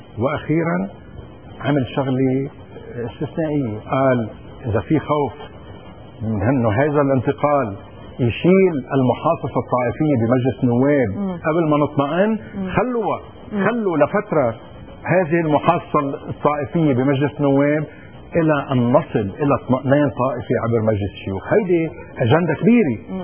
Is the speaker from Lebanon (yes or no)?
yes; Lebanon